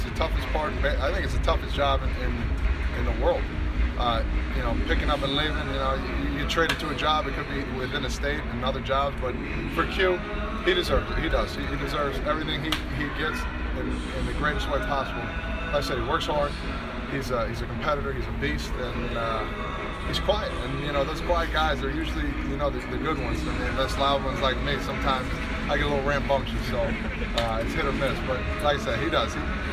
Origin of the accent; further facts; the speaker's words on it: New Jersey, United States; I'm from New Jersey, okay?